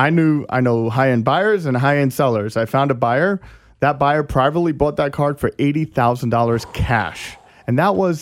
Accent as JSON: {"language": "English", "region": "New York", "country": "United States", "said": "They completely mess up because I'm from New York."}